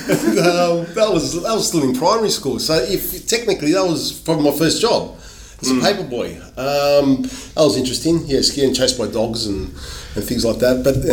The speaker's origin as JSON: {"language": "English", "town": "Enmore", "region": "New South Wales", "country": "Australia", "tie": "born or raised there", "said": "I was born in Marrickville Hospital in Marrickville, but we lived in Enmore in the early 70s. And we stayed there for about 6-7 years, roughly, through the late 70s. Then we moved into Erwood, which is a couple suburbs away."}